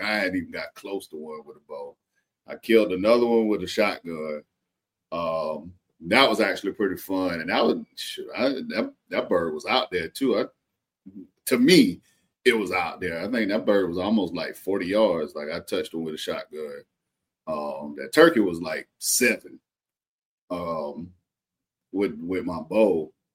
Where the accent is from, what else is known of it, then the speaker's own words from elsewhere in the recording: South Carolina, United States; now in Georgia, United States; Cause I pretty much hunt here in Georgia. And then I got a buddy that I grew up with in South Carolina.